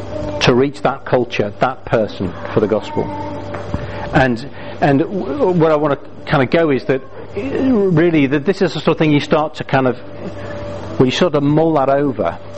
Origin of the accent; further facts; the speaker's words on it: United Kingdom; It's so radical that it's not I'm British and I've twisted a bit and added in the Christian bit.